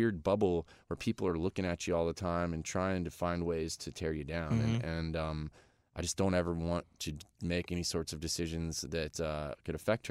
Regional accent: Florida, United States; because where I grew up in Florida, when I moved to town, I was a long haired guy

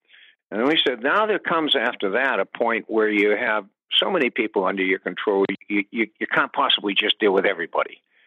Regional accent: Boston, Massachusetts, United States; he's from Boston and I'm from Boston.

